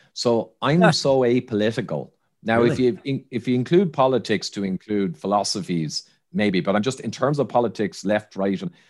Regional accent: Ireland; But Ireland's my home country, so I don't wear one.

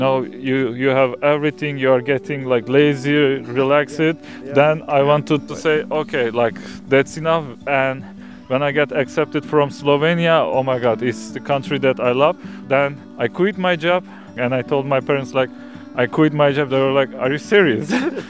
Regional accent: Izmir, İzmir, Turkey; now in Valencia, Spain; Actually, it's third biggest city of Turkey

